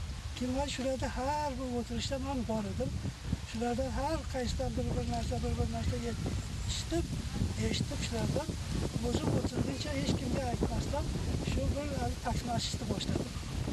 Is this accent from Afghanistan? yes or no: yes; Kabul, Afghanistan; also born or lived in Anqoy; Biz 2-3 sinfda o'qib, Kobulga kelib qoldik keyin. Kobulda bo'lsa o'sha qolib ketdi, yana o'sha oxirgacha men Kobulda edim. Yana kelib 1982-yilda bu yerga Nyu-Yorkdan o'zimga tashildim.